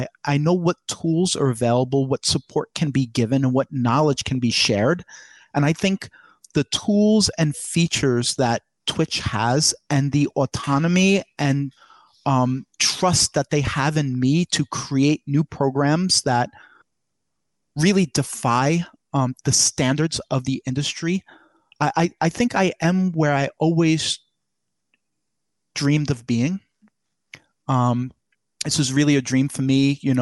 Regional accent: Brooklyn, New York, United States; I grew up in Brooklyn, New York, almost my entire life.

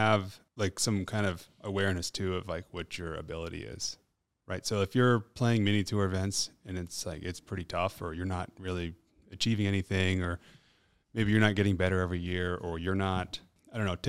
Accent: Texas, United States; born there; also born or lived in Florida / Tennessee / California / Maryland; now in Minnesota, United States; I was born in Texas, and then we moved a lot with my mom's work. And so I did Texas, Florida, Tennessee, California, Maryland, back to California, Colorado, high school in Australia, then came to Minnesota in 2012

